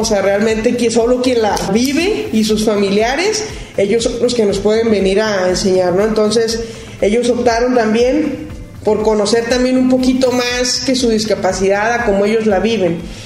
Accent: Mexico; como mexicanos nos toca

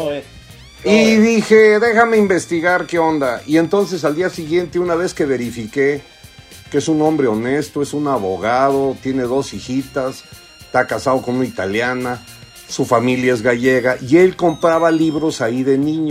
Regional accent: Mexico; siendo mexicano

